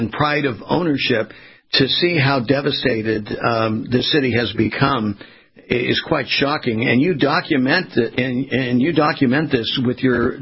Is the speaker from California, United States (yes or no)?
yes; California, United States; being a West Coast kind of guy, born and raised in California, there was just something about New York and New York City.